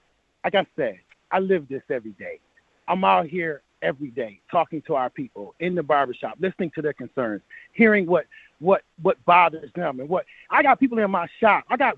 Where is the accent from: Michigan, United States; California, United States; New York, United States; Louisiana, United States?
New York, United States; Rochester; I'm born and raised in Rochester, very connected to this community every day